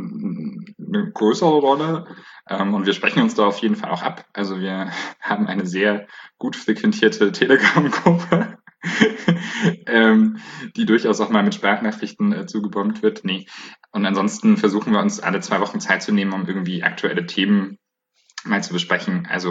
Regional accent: Bayreuth, Bavaria, Germany; now in Leipzig, Germany; Ich komme ursprünglich aus Bayreuth, wohne aber gerade in Leipzig

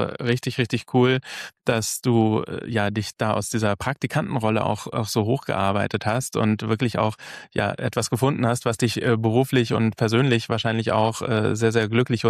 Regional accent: Hamburg, Germany; wie man in Hamburg sagt, Butter bei die Fische. Wir sind ja beide Hamburger.

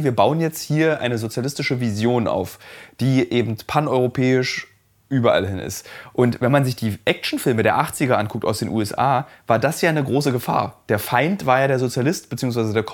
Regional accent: Germany; ich komme aus Deutschland

